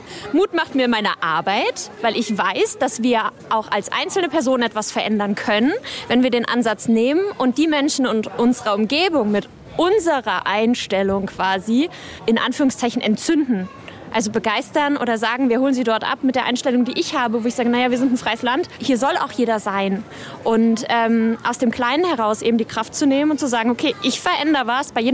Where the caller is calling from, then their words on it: Neuwied, Rhineland-Palatinate, Germany; ich komme aus Neuwied